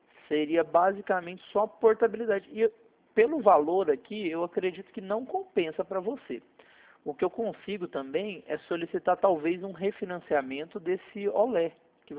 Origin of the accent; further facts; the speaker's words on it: Goiânia, Goiás, Brazil; Nós somos aqui de Goiânia.